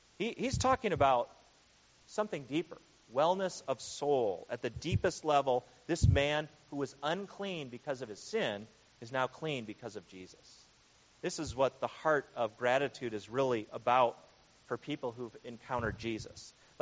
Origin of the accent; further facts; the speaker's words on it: United States; these people are more grateful than I am as an American who has more than I need.